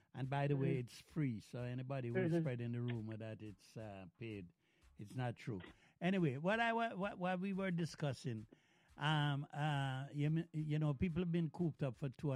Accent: Montreal, Quebec, Canada; They didn't know I was from Montreal. I came up, lived in Montreal with my brother, and they didn't know I had a Montreal connection.

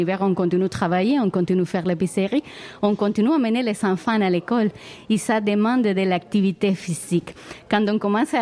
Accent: Venezuela; moved away; je viens du Venezuela, je ne suis pas le meilleur exemple parce que j'adore le froid. Et c'est bizarre parce que mon pays a des températures entre 26 et 28.

